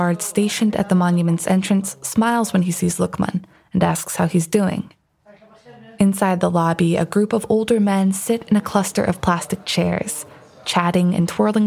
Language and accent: English; Kentucky, United States; now in Nashville, United States; Growing up in Kentucky, there weren't a lot of Kurdish people around. Then I moved to Nashville